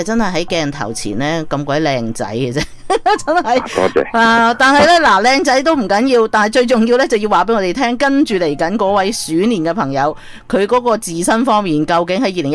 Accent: Canada; 所以其實令到我哋加拿大人啊

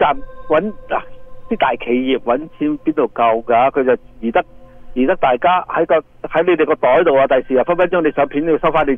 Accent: Guangdong, China; 因为我哋始终广东人先啦，我哋广东人行先咯

